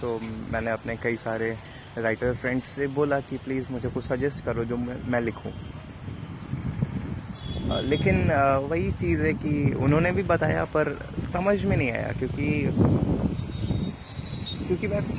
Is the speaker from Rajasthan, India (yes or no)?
no; Lucknow, Uttar Pradesh, India; और मैं लखनऊ का रहने वाला हूँ, और मैं अभी 21 साल का हूँ, इंजीनियरिंग कर रहा हूँ, यहीं लखनऊ में पढ़ाई कर रहा हूँ।